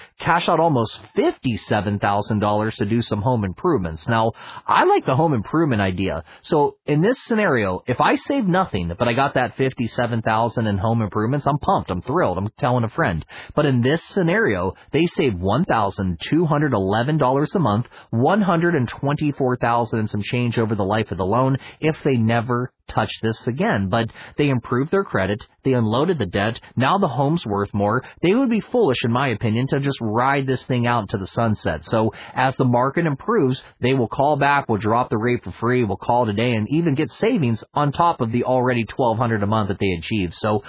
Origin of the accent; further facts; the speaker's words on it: Pittsburgh, Pennsylvania, United States; I'm from Pittsburgh, Pennsylvania. We have cop-out pierogies and perfect Polish-style dumplings.